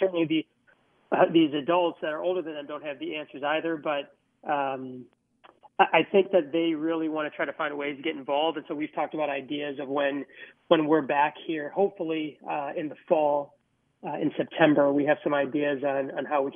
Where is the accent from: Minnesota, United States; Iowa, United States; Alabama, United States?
Minnesota, United States; Minneapolis; I grew up in Minneapolis, this is home.